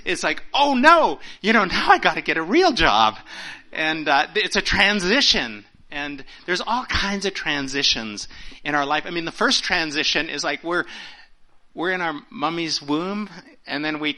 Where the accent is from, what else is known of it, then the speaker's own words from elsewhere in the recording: Vancouver, British Columbia, Canada; I'm from West Coast, Vancouver area.